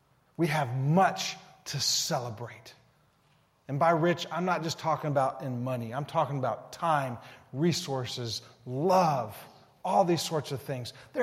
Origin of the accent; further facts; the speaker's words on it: Alabama, United States; I came across a story from Alabama. Yeah, our home state.